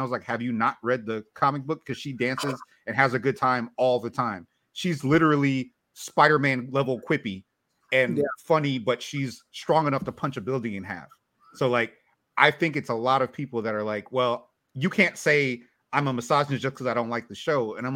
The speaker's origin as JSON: {"language": "English", "region": "New York", "country": "United States", "said": "I'm from New York. Both my parents are foreign born."}